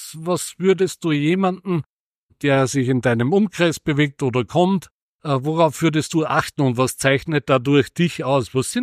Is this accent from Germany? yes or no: no; Upper Austria, Austria; ich weiß als Oberösterreicher und 60 Jahre auf diesem Planeten, was die Sparkasse macht